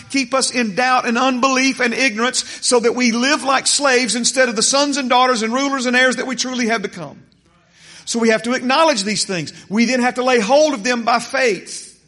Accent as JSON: {"language": "English", "country": "United States", "tie": "born or raised there", "said": "We were raised here in the United States. We are raised in the form of government that's a representative republic."}